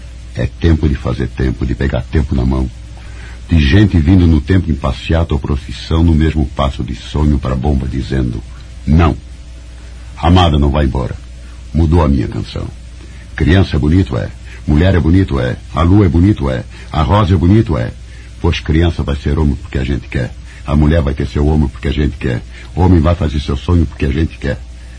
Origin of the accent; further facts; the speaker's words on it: Rio de Janeiro, Brazil; born there; Mas o Rio de Janeiro, o Rio que eu conheci, era a cidade em que o povo era